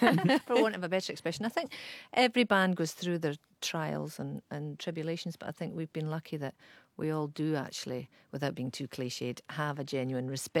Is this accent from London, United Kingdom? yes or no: no; Scotland, United Kingdom; But I grew up in Argyll and learnt a lot of my Gaelic songs from Mura Grob of Strontian.